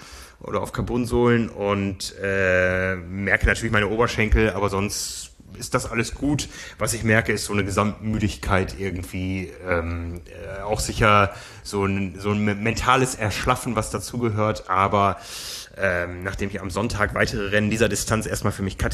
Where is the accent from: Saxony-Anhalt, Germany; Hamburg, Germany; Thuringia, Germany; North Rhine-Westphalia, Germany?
Hamburg, Germany; Wir wissen ja hier als Hamburger